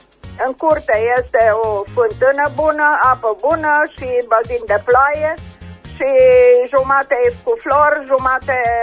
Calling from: Reșița, Caraș-Severin, Romania; din Reșița.

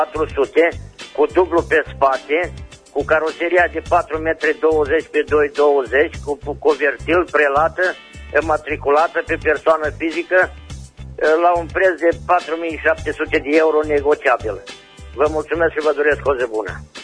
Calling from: Lugoj, Timiș County, Romania; de la Lugoj.

